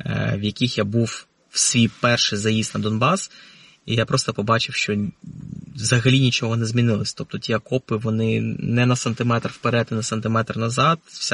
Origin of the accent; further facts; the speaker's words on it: Odesa, Odesa Oblast, Ukraine; first language Russian; Ukrainian is a second language; moved away as an adult; от я з дитинства виховувався в Одесі, я був російськомовним одеситом, таким типовим російськомовним одеситом